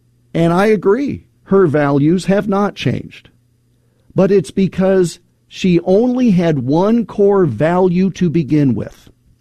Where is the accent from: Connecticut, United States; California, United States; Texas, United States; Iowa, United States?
Iowa, United States; the Attorney General of the state of Iowa, my home state